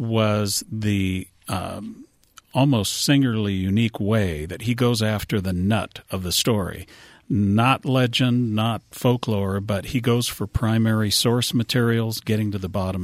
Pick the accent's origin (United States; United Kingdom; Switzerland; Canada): United States; Glendale, California; but I was born and raised in Glendale, California.